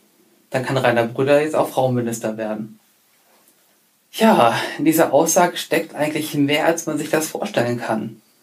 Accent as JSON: {"language": "German", "region": "Hamburg", "country": "Germany", "said": "Ich komme aus der Nähe von Hamburg"}